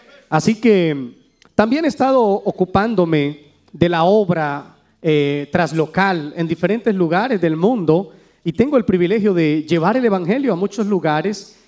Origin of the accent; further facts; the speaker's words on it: Medellín, Antioquia, Colombia; Y vengo del país de Colombia, de la ciudad de Medellín.